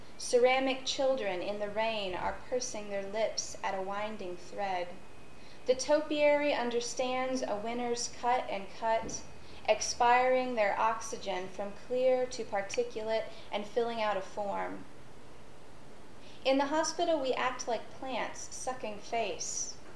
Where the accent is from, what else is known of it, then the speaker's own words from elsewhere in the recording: Kentucky, United States; She grew up in Pennsylvania, sort of near the mouth of it, and I grew up in Kentucky, kind of near the Delta.